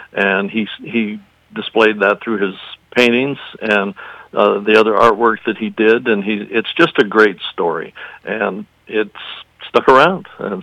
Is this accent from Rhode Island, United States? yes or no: no; Des Moines, Iowa, United States; now in Amana, United States; Well, I live in Amana. I'm originally from Des Moines